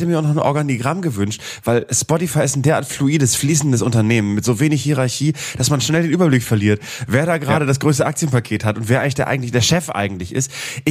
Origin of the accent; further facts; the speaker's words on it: Bremen, Germany; bei uns in Bremen